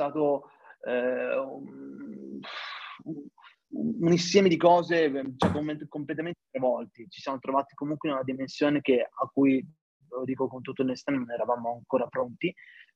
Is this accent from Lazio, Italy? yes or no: no; Mantua, Lombardy, Italy; io sono di Mantova. A Mantova prendevo quello che appunto mi piaceva